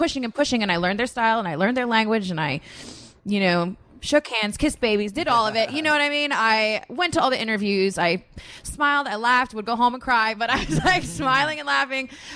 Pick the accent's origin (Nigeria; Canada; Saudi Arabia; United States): Canada; because I am Caucasian, or because I come from Canada